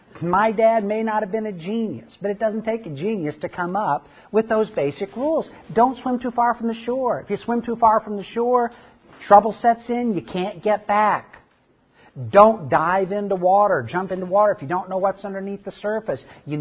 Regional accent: Midwest, United States; now in Texas, United States; I grew up in the Midwest, and I learned to swim mostly in rivers and lakes. And that's kind of a foreign concept when you get into Texas.

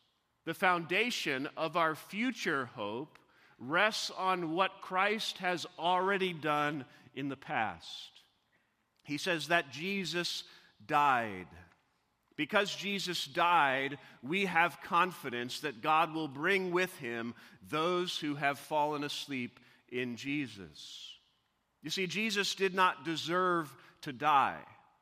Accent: Missouri, United States; I remember once as a young boy growing up in Missouri

